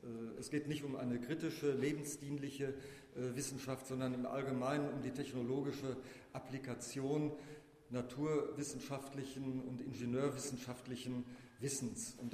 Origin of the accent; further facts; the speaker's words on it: Lusatia, Germany; Ich komme ja aus der Lausitz, da hatte Vattenfall sozusagen das Land in seiner Hand, heute nach dem Verkauf LEAG.